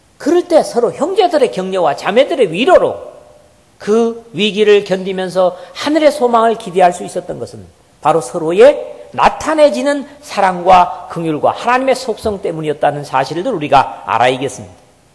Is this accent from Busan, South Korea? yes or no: yes; Busan, South Korea; 우리 대한민국의 어디 국민성이 그런지 마이 부산 사람이라서 그런지